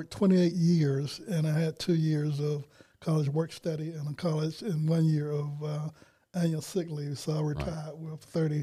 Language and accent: English; Greensboro, Alabama, United States; also born or lived in Selma; I was born in Selma, Alabama, but I grew up in Greensboro, Alabama.